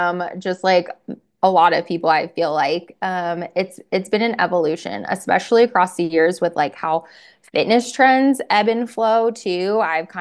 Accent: Pennsylvania, United States; I'm from Pennsylvania, so if people don't know what field hockey is, it's an East Coast thing.

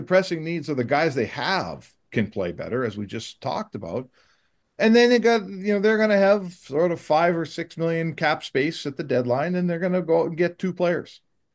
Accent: Canada; Do I want a Canadian team to win a cup? I do as a Canadian.

